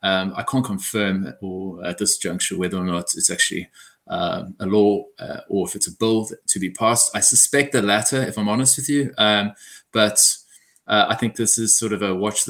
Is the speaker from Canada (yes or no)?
no; South Africa; And obviously being, as you can hear, I'm South African